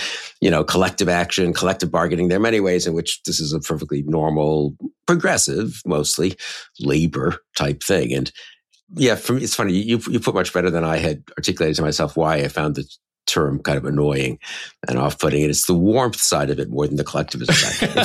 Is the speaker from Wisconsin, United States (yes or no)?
no; New York, United States; The frigidity, I grew up in New York. I'd say the spirit of New York is a little more hostile frigidity than loving